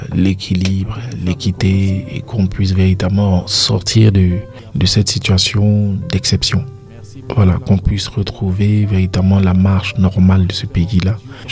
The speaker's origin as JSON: {"language": "French", "country": "Burkina Faso", "said": "Je suis burkinabé."}